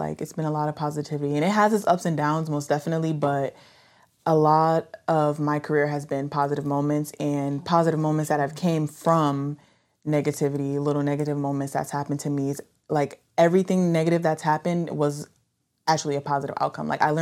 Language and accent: English; New Haven, Connecticut, United States; I'm from New Haven, Connecticut.